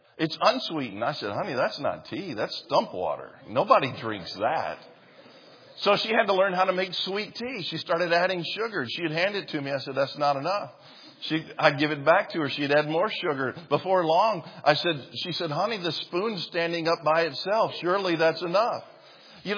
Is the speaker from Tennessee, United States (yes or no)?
yes; Tennessee, United States; my wife's from Michigan and I'm from Tennessee. She had been told all of her life that Tennessee hillbillies don't even wear shoes.